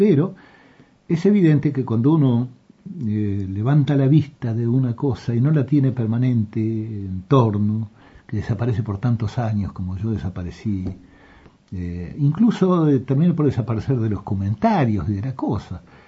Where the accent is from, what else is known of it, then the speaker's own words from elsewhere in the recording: Uruguay; Los orientales somos esa cosa. Como uruguayos